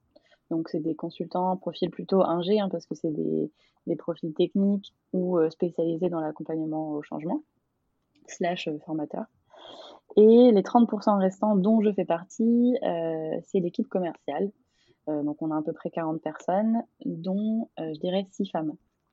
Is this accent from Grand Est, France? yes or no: no; Auvergne-Rhône-Alpes, France; vu que je suis savoyarde, j'adore les sports de montagne et tout ce qui va avec.